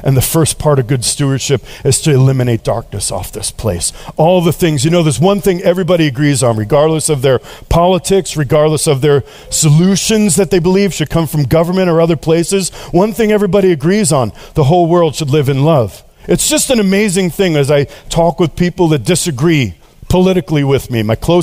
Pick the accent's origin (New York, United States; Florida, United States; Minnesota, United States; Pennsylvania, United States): New York, United States; Queens; Now that's the fight instinct, because I'm from Queens.